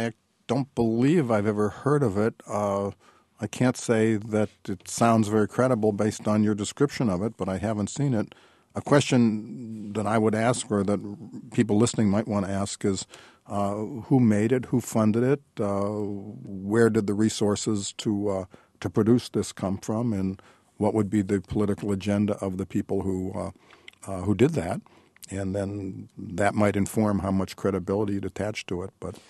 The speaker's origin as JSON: {"language": "English", "country": "United States", "said": "I'm just responding as an American citizen who lived through that."}